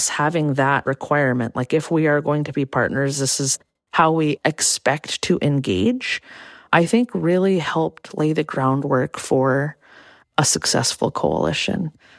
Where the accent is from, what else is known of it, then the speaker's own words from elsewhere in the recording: Clark's Point, Alaska, United States; Yeah, my grandmother was Muntjoc, and I was raised with her in Clark's Point in Bristol Bay.